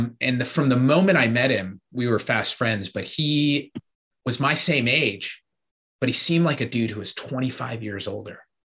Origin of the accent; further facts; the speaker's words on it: Cleveland, Ohio, United States; I grew up in Cleveland, Ohio.